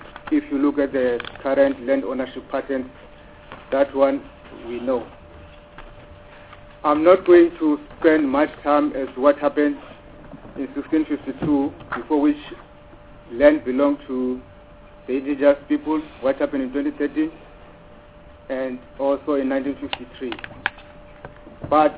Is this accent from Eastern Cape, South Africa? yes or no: yes; Eastern Cape, South Africa; I come from the Eastern Cape